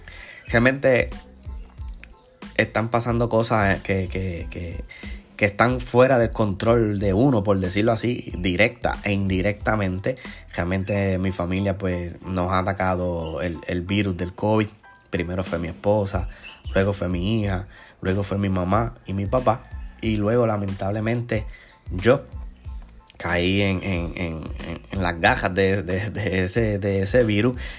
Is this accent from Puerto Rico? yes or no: yes; Puerto Rico; Soy como boricua, soy máximo fanático de Yadier Molina.